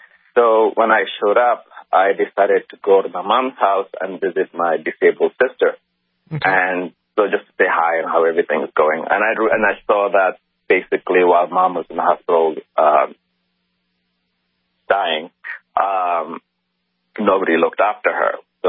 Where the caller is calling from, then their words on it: Canada; About 13 months ago, I lived in I'm calling from Canada. I lived in a different province